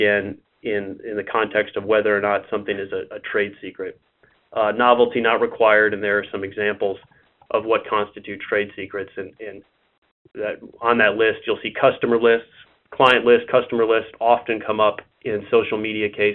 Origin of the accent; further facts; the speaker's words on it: Midwest, United States; accent: Midwestern; unfortunately, I'm originally from the Midwest. So you don't get to hear Matlock. You get to hear my Midwestern voice.